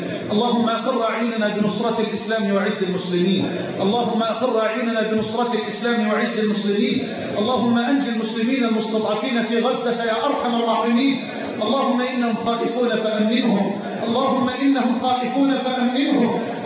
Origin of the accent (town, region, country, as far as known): Egypt